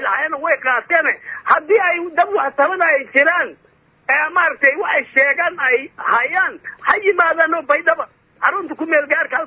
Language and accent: Somali; Bakool, Somalia; anigu laftayda Bakool baan ka soo jeedaa